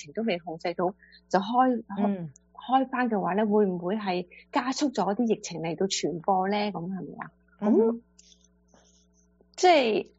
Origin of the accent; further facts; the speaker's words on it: China; 我哋中国人就好少自己喺度揼嘢做嘢噶嘛